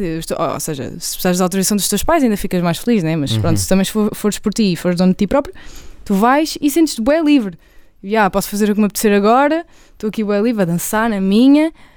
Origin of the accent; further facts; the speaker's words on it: Setúbal, Portugal; somos da Margem Sul, temos a preocupação de apanhar o transporte.